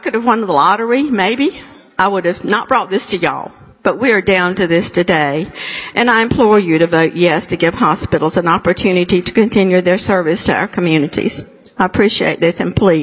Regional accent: Asheboro, North Carolina, United States; Randolph Health is the only hospital in Randolph County and is located in Asheboro, my hometown.

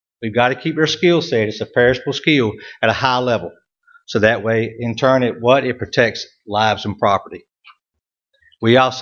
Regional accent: United States; I'd say it real slow. I'm from Wayne County. It gets jumbled up.

